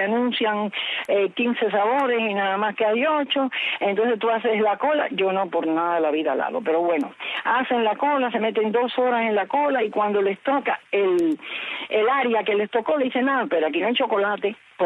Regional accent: Los Pinos, Havana, Cuba; yo que nací no, pero me crié en Los Pinos.

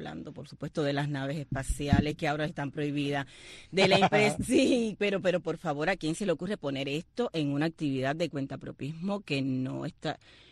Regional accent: Cuba; Nosotros somos cubanos también

